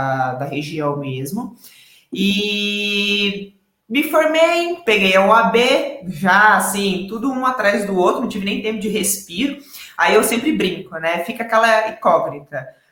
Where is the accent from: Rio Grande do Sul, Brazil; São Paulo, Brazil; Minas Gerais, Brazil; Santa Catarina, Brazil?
Minas Gerais, Brazil; Unaí; Eu sou do interior de Minas Gerais, numa cidade chamada Unaí, uma pacata cidade do Noroeste Mineiro, pacata nada.